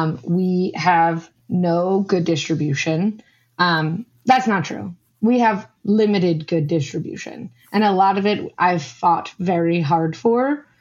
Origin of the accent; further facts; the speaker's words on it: Queens, New York, United States; I'm from Queens originally